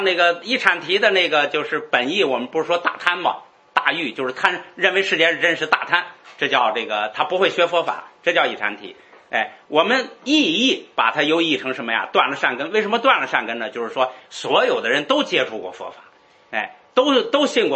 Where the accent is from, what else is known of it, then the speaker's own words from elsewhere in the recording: China; 你看我们中国人好多人不知道，甚至不信佛的都知道什么求观音是吧